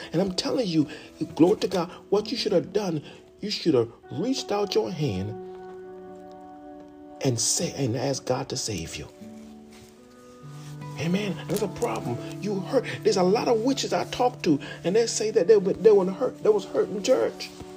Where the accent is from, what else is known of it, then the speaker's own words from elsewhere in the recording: Jamaica; moved away; the pastor would say that y'all foreigners come here to take all the job, knowing that I was from Jamaica.